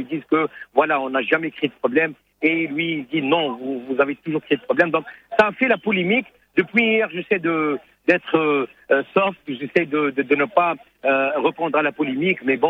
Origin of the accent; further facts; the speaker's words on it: Tunisia; Je m'attends à un autre scénario complètement différent en tant que Tunisien.